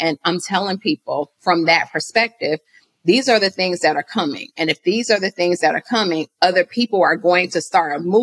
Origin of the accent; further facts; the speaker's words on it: Chicago, Illinois, United States; now in Atlanta, United States; So growing up in Chicago, even going to the stores in the neighborhood, people didn't look like me. So I didn't really understand until I moved to Atlanta about entrepreneurship.